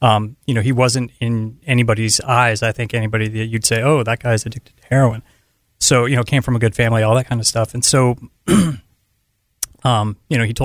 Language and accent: English; Miami, Florida, United States; And I grew up in Miami, Florida, and that was a huge kind of eye-opening thing